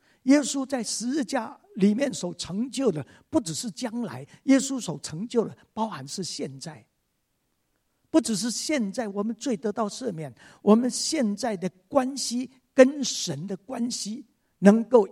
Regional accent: northern Taiwan, Taiwan; 那我生在台湾的一个非常乡下的乡下

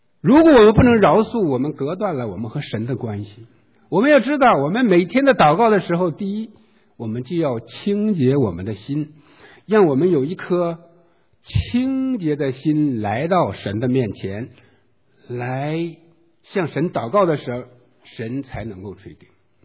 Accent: China; 我们作为中国人啊

